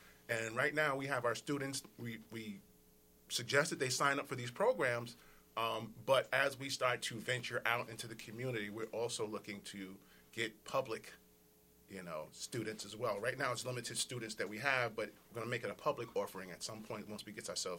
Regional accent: Kenosha, Wisconsin, United States; also born or lived in New York; The short story is Kenosha. The long story is by way of New York.

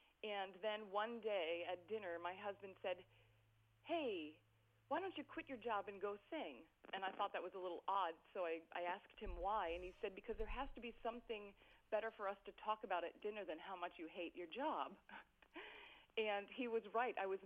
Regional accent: Rhode Island, United States; I come from Rhode Island.

